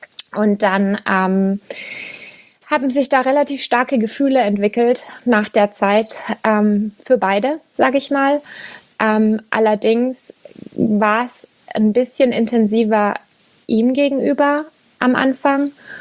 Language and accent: German; Bavaria, Germany; moved away; Ich komme eigentlich aus Unterfranken.